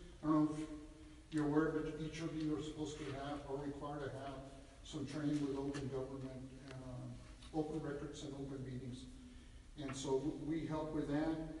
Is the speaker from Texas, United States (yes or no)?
yes; Brownsville, Texas, United States; I'm from Brownsville, Texas. I'm also a development specialist.